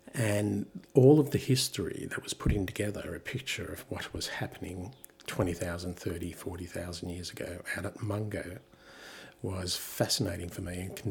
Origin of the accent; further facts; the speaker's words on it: Sydney, New South Wales, Australia; born there; I was born in Bankstown Hospital in Sydney on the 11th of January, 1961.